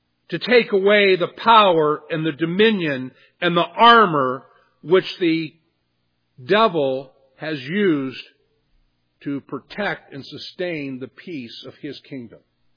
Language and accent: English; Virginia, United States; growing up in Virginia and seeing so much of the colonial history